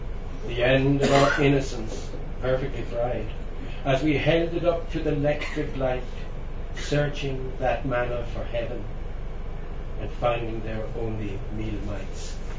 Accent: Limerick, Munster, Ireland; also born or lived in Wexford; I was brought up in Limerick, well after Wexford, we went to Limerick and spent my teenage years there. And I went to the Jesuits, to the Sacred Heart College, the private.

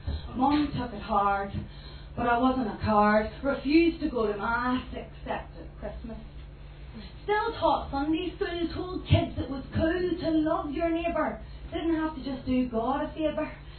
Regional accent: Omagh, Northern Ireland, United Kingdom; now in London, United Kingdom; Hello, I'm originally from Omagh and I live in London at the moment

